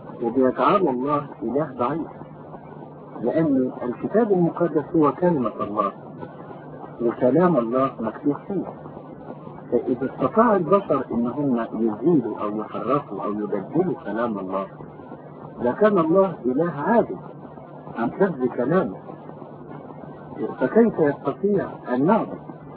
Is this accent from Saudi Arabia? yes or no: no; Egypt; born there; لكن أنا أعتبر ابن مصر بالانتساب إلى مصر دي المكان لأن ولدت في مصر تحت سماءها وفي أرضها